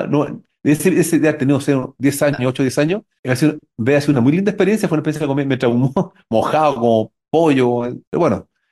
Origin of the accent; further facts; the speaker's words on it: Santiago, Santiago Metropolitan Region, Chile; yo soy de Santiago